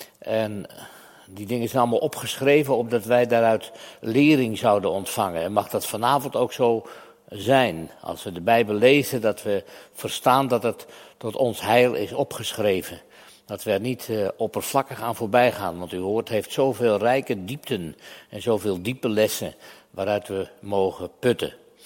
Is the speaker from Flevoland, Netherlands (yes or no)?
yes; Flevoland, Netherlands; Ik kom uit Flevoland. Dat is ook goed land.